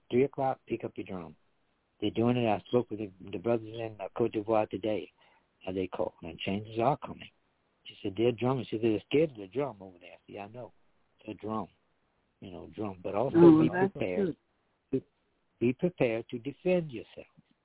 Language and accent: English; Washington, District of Columbia, United States; This is my hometown. My home church, the church that I was born and raised in, the church that my brother was a pastor of and my entire family went to in Washington, D.C., New Bethel Baptist Church.